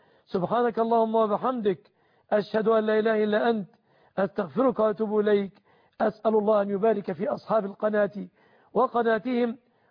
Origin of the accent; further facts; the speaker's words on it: Egypt; بلادنا مصر